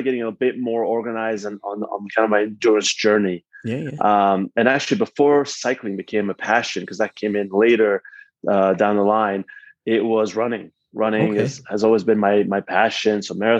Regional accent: Lausanne, Vaud, Switzerland; so I grew up in Switzerland, in the French-speaking part of Switzerland, in Lausanne.

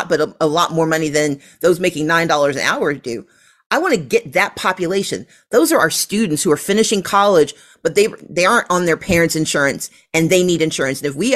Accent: Mississippi, United States; Now, I grew up in Mississippi.

